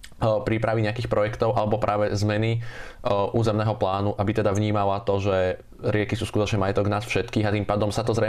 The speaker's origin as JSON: {"language": "Slovak", "town": "Trenčín", "region": "Trenčín Region", "country": "Slovakia", "said": "nakoľko som z Trenčína, kde centrom mesta preteká rieka Váh"}